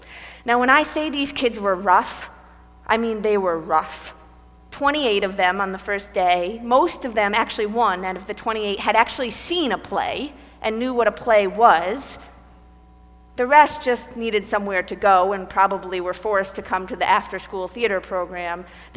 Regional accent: Durham, Connecticut, United States; I'm the youngest of four. I grew up in Durham, Connecticut, a small town with lots of cows and, you know, little rural America.

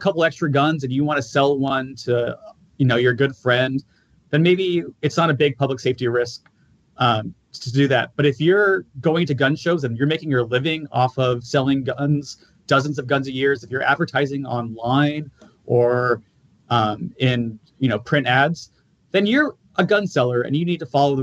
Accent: California, United States; also born or lived in Los Angeles; I'm from Southern Orange County originally, but then stayed in L.A. for quite a while. I consider that kind of my where my heart is these days.

